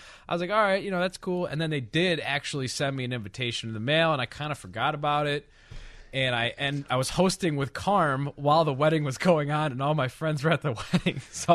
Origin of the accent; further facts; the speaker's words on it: Illinois, United States; If you consider Alabama the northwest suburbs of Chicago, yes, I'm from Alabama.